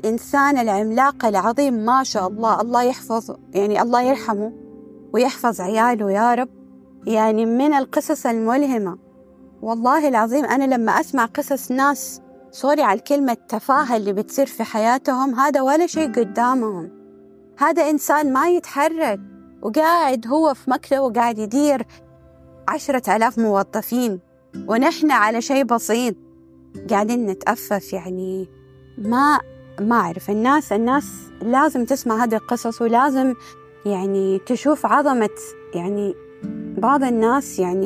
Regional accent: Saudi Arabia; يعني في شركة معروفة عندنا في السعودية

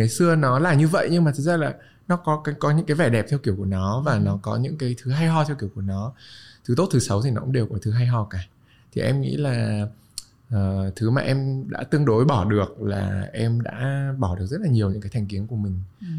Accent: Hanoi, Vietnam; em là người sinh ra và lớn lên ở Hà Nội

